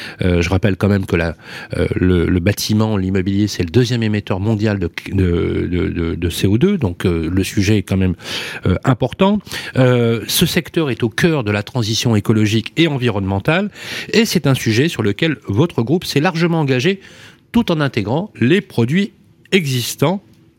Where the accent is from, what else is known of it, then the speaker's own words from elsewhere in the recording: Vénissieux, Auvergne-Rhône-Alpes, France; born there; Moi, j'ai vécu dans ces grandes résidences. Je suis né au Minguette, moi.